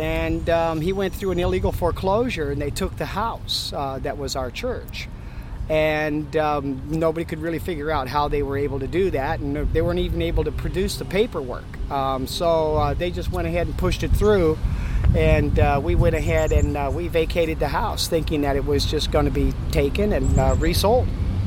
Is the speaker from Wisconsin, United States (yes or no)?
no; Portland, Oregon, United States; I'm from here, Portland.